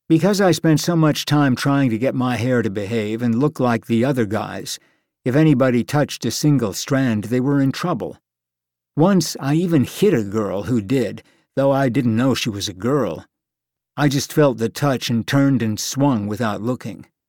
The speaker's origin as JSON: {"language": "English", "country": "United States", "tie": "born there", "first_language": "Italian", "second_language": "English", "said": "Even though I was born in America, my parents spoke Italian at home, and so did I."}